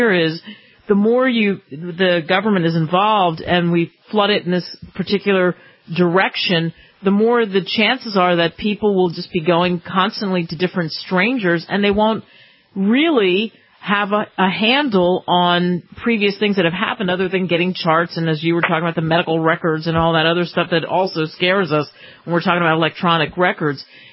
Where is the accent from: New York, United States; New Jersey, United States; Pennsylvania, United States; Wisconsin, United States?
New Jersey, United States; I grew up in New Jersey myself and the other side of New Jersey, and we knew our doctor.